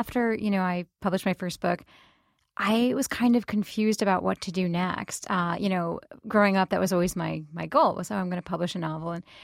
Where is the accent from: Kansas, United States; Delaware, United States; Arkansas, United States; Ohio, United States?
Ohio, United States; Blue Ash; I grew up in the Blue Ash Montgomery area. I went to Sycamore High School.